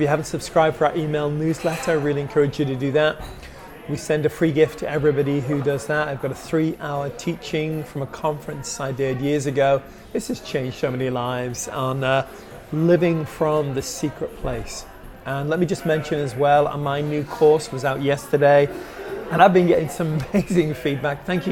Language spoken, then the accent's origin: English; United States; having an Americano because I'm an American.